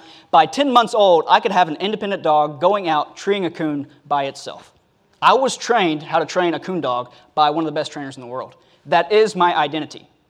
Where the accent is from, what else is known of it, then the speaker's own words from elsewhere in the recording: United States; I praise God I'm American. So blessed to live in this country.